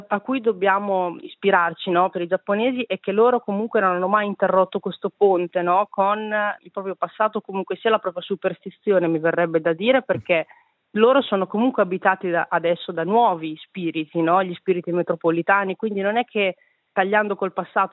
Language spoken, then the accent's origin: Italian; Emilia-Romagna, Italy; gli spiriti giapponesi rispetto a quelli delle mie campagne, del mio paesino, quindi adesso farò un lavoro, no, ritroso e tornerò sulle mie basi culturali per capire appunto cosa c'è che offre la Romagna